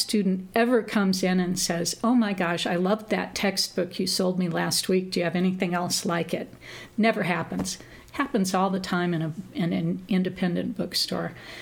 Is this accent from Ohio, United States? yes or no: no; Indianola, Iowa, United States; also born or lived in Nebraska; started to miss my hometown. I grew up here in Indianola. So I decided to move back to Indianola